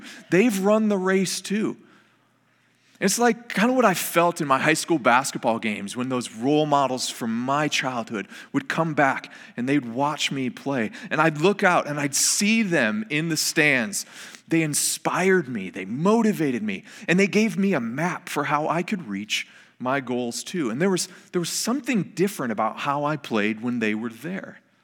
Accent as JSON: {"language": "English", "town": "Detroit", "region": "Michigan", "country": "United States", "said": "I'm from Detroit. I'm a lifelong Lions fan"}